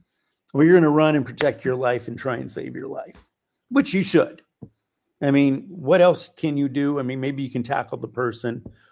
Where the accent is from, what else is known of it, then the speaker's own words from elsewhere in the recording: United States; And as an American and as a military man who swore an oath to defend the Constitution of the United States